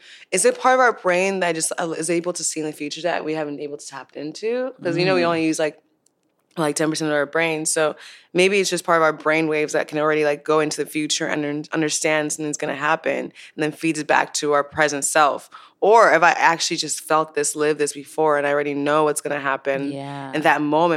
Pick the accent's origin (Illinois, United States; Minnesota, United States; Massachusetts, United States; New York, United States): Illinois, United States; Chicago; moved away as an adult; also born or lived in Nigeria; now in Los Angeles, United States; I was born in Nigeria, but I moved to Chicago.